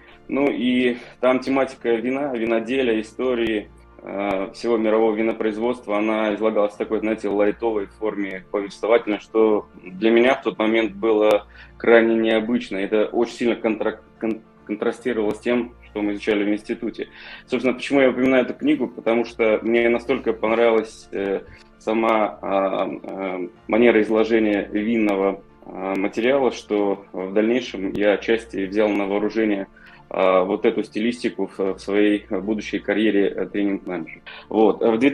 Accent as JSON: {"language": "Russian", "country": "Moldova", "tie": "born or raised there", "said": "Я родом, естественно, из Молдавии."}